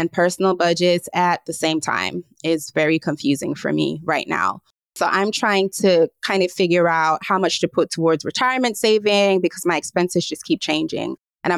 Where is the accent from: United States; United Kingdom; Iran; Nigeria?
Nigeria; I am Nigerian